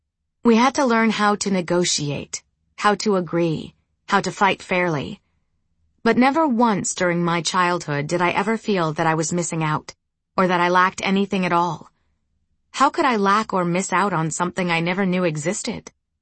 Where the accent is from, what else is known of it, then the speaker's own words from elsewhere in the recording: Horizontina, Rio Grande do Sul, Brazil; When I was growing up in Orizontina, there were six of us girls at the dinner table.